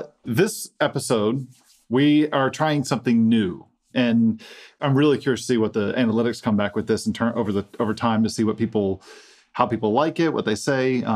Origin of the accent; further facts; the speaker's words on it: United States; so I'm American, and I don't know any better.